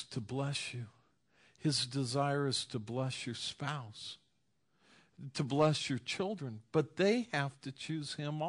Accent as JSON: {"language": "English", "town": "Hacienda Heights", "region": "California", "country": "United States", "tie": "born or raised there", "said": "when I grew up in California, when I was 8 years old, we moved to a house in Hacienda Heights, California, and it was a new subdivision"}